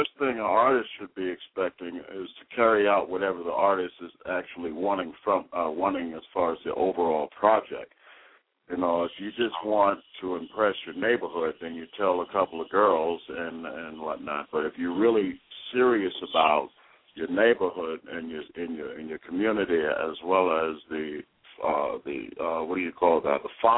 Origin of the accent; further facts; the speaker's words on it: Washington, District of Columbia, United States; Actually, I'm originally from Washington, D.C. I am a West Indian Israel, you know.